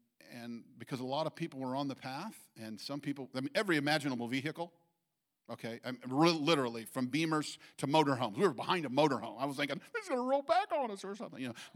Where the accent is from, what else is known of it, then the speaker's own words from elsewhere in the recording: Illinois, United States; And I'm a flatlander from Illinois, where you go from point A to point B in a relatively straight line.